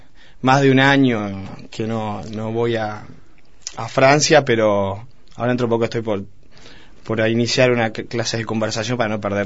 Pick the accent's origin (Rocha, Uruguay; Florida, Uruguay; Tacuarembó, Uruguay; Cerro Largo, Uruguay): Tacuarembó, Uruguay; yo soy de Tacuarembó, entonces desde que mi padre, que era chico, me iba a pescar con él